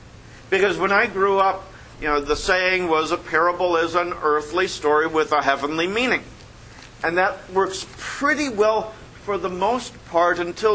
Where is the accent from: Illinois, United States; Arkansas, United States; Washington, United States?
Illinois, United States; Chicago; also born or lived in Iowa; I learned this growing up in the Chicago area and then heading out to Iowa where my first congregation was and living in a farm community